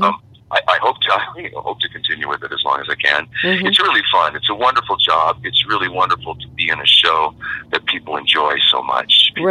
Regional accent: Montana, United States; I'm originally from Montana, and my parents, my family, we would vacation on the Oregon coast almost every summer.

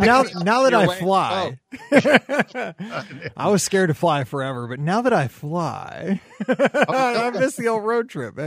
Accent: Midwest, United States; No, because I'm from the Midwest. We come down through Georgia

